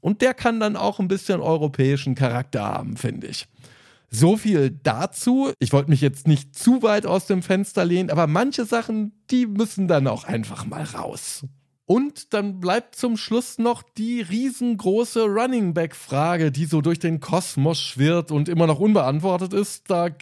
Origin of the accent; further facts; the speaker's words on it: Germany; Also ich als Deutscher muss sagen